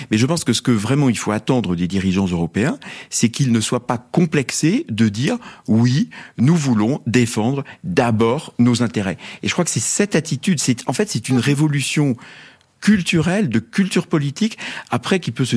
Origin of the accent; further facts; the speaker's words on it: France; nous sommes français